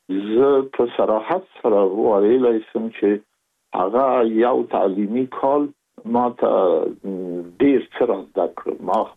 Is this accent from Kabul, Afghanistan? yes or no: yes; Kabul, Afghanistan; زه زېږېدلی په کابل کې یم. د کابل په چاګي کې ګزرګاه پله ته ورڅېرمه، او کلی د شکلا خان کلا. هلته زه زېږېدلی یم، خو یو درې یا څلور کاله وروسته زما کورنۍ بیا د مراد خان ته کډه شوې ده، چې هلته د پدري کلا ده.